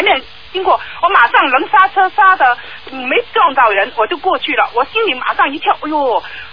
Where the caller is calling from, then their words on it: Melbourne, Victoria, Australia; 我是从墨尔本打来的。